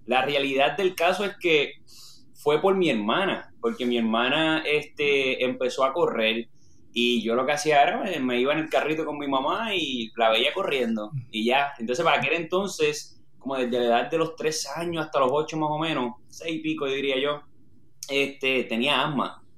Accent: Orocovis, Puerto Rico; also born or lived in Manatí; yo nací en Manatí, pero me crié, yo soy de Orocovi. Y todo empezó allá arriba en Orocovi.

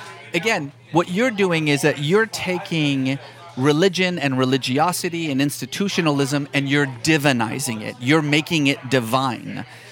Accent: Iran; born or raised there

